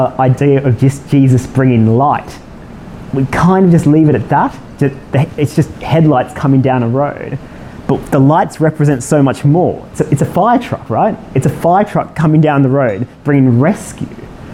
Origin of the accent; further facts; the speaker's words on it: Sydney, New South Wales, Australia; accent: somewhere between Australian and London; now in London, United Kingdom; I'm from Australia originally. Been in London for 6 years now, so my accent's somewhere in between on transit, about Singapore or Hong Kong, somewhere around there. Sydney.